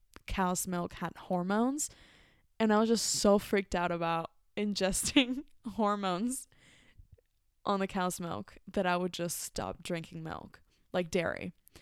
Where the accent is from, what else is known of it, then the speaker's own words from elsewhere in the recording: Mexico; English is a second language; growing up in Mexico, I would see food as part of my culture, part of my heritage